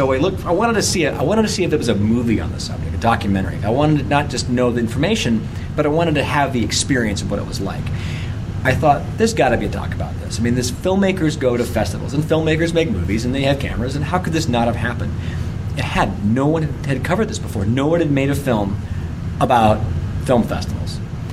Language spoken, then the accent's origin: English; Denver, Colorado, United States; I grew up here in Denver, and actually, Denver was my back lot growing up shooting.